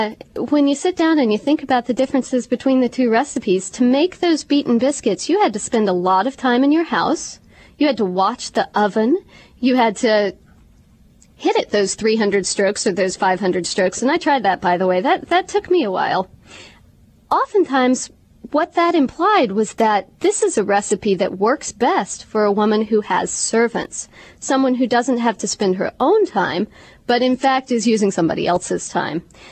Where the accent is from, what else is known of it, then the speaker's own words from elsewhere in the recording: Appalachia, United States; I'm from Appalachia, and I'm from a long line of Appalachian cooks.